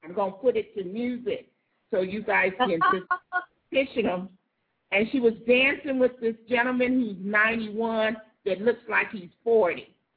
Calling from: Nassau, New Providence, Bahamas; So for the listening audience, as I said, we're calling in from Nassau, Bahamas

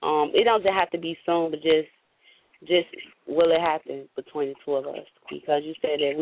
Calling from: Chicago, Illinois, United States; I'm actually calling from Chicago.

